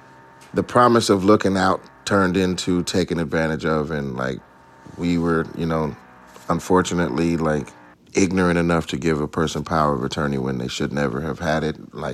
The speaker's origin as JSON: {"language": "English", "town": "Atlanta", "region": "Georgia", "country": "United States", "tie": "born or raised there", "said": "But growing up in Atlanta, yeah, we were in the choir."}